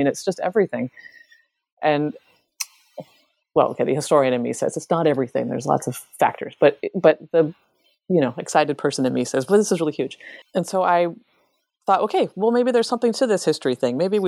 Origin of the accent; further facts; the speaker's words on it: Seattle, Washington, United States; I was 18. And even though I'm from Seattle, I've got no excuse.